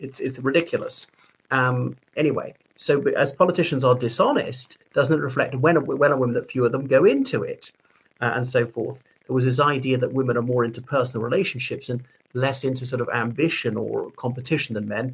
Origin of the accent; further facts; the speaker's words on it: Ireland; from Ireland.